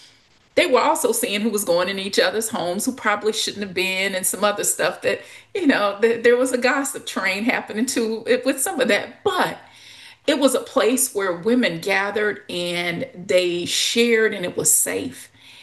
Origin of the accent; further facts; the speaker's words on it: Louisiana, United States; now in Texas, United States; I am from the Deep South. I grew up in Louisiana. It's a very different culture than living here in Texas.